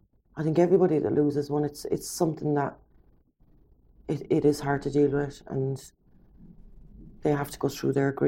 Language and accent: English; Ireland; growing up in Ireland, we had such a big family.